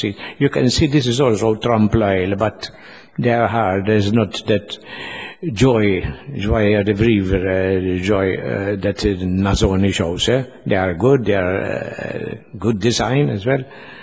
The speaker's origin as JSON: {"language": "English", "town": "Floriana", "country": "Malta", "said": "I am from Floriana"}